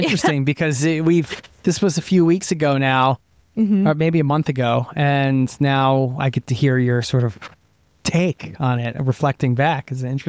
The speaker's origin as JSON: {"language": "English", "country": "United States", "tie": "born or raised there", "lives_now": "Norway", "said": "And I grew up in the States, so I had that upbringing experience."}